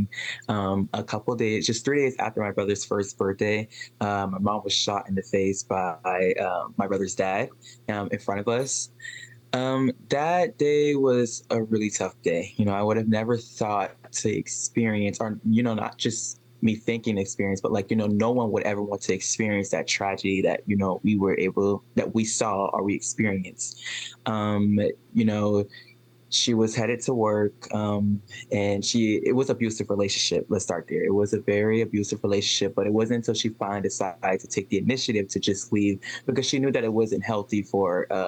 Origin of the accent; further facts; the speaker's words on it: Charleston, South Carolina, United States; I am from Charleston, South Carolina. I enjoy living in Charleston, South Carolina, and I love to travel.